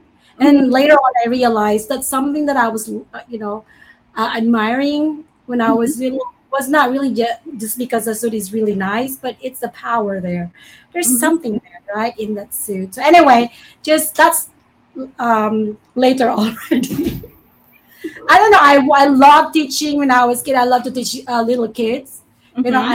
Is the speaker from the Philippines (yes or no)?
yes; Manila, Metro Manila, Philippines; born there; Well, I was born in Manila. So my mom is from Bicol. My father is from Pangasinan.